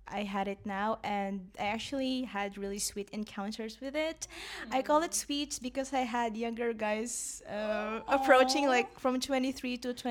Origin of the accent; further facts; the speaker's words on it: Philippines; moved away as an adult; now in Lisbon, Portugal; I'm originally from the Philippines. I moved in Europe when I was 23 and I've been living in Lisbon for 2 years now.